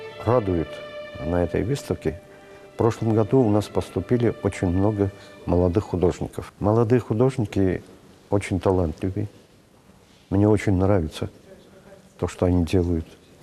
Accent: Armenia; которые показывают мой родной край, Армения, солнце Армении

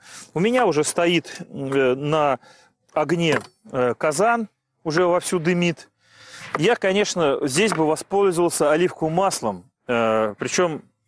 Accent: Russia; born there; Слава тебе, Господи, я родился в России, я русский, я православный.

